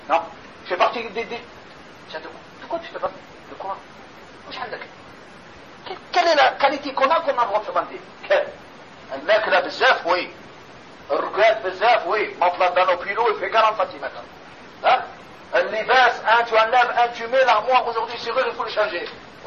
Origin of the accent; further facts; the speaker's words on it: Algeria; Parce que toi tu es du Koweït, moi je suis d'Algérie.